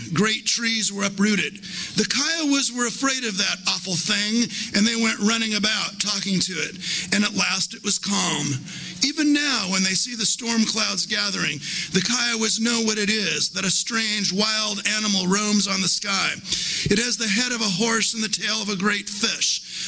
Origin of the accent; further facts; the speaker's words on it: North Dakota, United States; moved away as an adult; also born or lived in Kansas / Alberta / Northern California / Manitoba; I'm originally from North Dakota, grad school, MA and PhD were at University of Kansas. My first job was in Alberta, then those 7 years in exile out in Northern California.